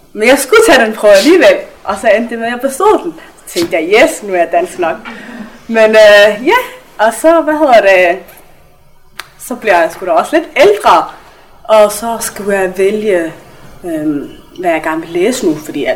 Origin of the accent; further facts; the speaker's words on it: Somalia; also born or lived in Skanderborg; now in Denmark; Det var som en resultat af borgerkrigen i Somalia, hvor jeg er fra.